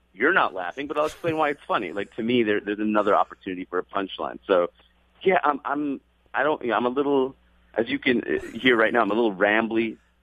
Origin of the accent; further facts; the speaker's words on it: Queens, New York, United States; I grew up in Queens, New York. I grew up with everybody in the world.